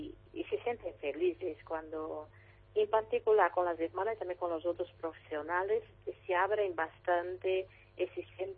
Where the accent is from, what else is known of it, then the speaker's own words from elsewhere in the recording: Brazil; Spanish is a second language; moved away as an adult; now in Spain; Yo soy del Brasil.